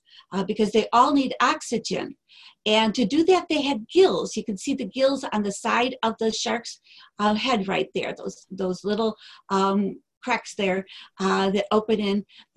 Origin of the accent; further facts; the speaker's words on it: Chicago, Illinois, United States; I'm from Chicago, so things are just a little bit different up here.